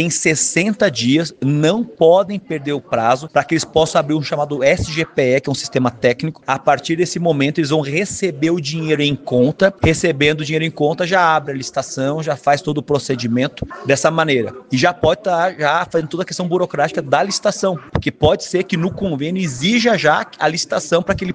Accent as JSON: {"language": "Portuguese", "town": "Lages", "region": "Santa Catarina", "country": "Brazil", "said": "Eu sou de Lages"}